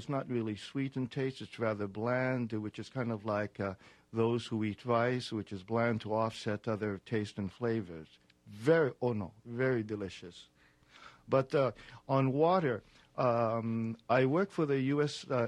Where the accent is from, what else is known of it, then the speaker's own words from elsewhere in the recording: Hawaii, United States; moved away; And I moved away from Hawaii, like I think about 30% of people from Hawaii presently. We move away because of economics, because we're unable to sustain ourselves